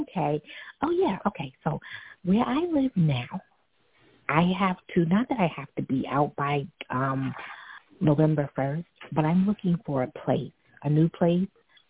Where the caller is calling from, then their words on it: Brooklyn, New York, United States; I'm calling from Brooklyn.